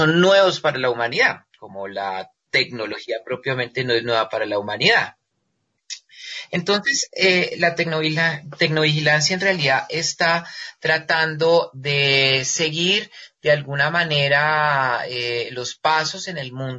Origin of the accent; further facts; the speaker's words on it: Colombia; Yo quise remitirme, dado que soy de Colombia, a la definición que legalmente tenemos en este momento.